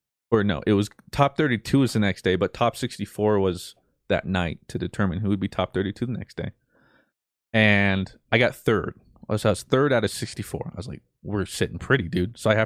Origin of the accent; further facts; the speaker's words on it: Colorado, United States; No. I'm this nobody from Colorado.